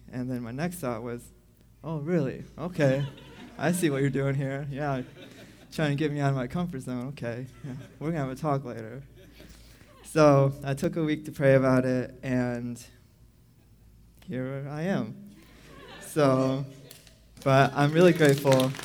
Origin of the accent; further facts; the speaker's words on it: Chesterton, Indiana, United States; I am originally from Chesterton, Indiana, which is on the southern tip of Lake Michigan, so it's about a 12-hour drive from here.